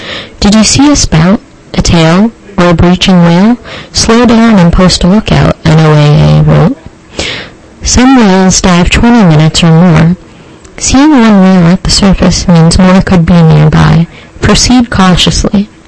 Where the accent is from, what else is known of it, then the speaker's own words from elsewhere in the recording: Boston, Massachusetts, United States; accent: Boston; Excuse me, my Boston accent is coming through.